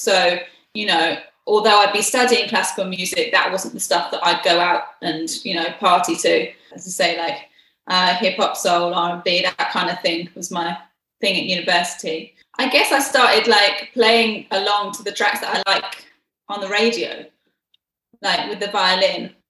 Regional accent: East of England, United Kingdom; Well, I grew up in Hertfordshire, which is just outside London

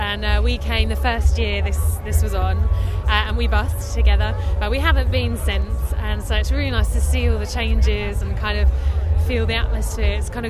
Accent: Diss, East of England, United Kingdom; Yeah, well, we're kind of based in Norwich. We come from Dis, three of us, and then one guy lives in Norwich, Matt, our bassist.

